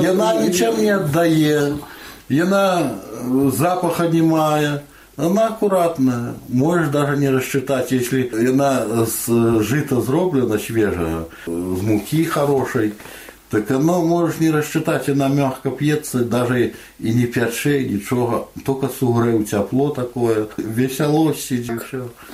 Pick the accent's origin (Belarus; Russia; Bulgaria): Belarus; Bakshty; А говорить, а вы откуда? А говорить, Беларуси. А говорить, а откуда точнее? Я их назвал Бакшты.